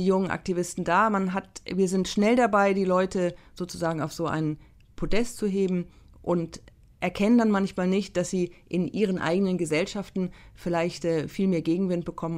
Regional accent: Germany; also born or lived in China; Also zum einen kommen wir als Deutsche, als Europäer aus liberalen Demokratien.

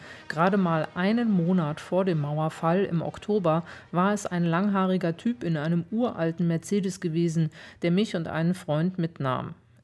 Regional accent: Hamburg, Germany; born there; 10 Jahre später war ich Redakteurin bei der Deutschen Presseagentur in meiner Geburtsstadt Hamburg. Neugierig auf den neuen Osten ließ ich mich nach Thüringen versetzen.

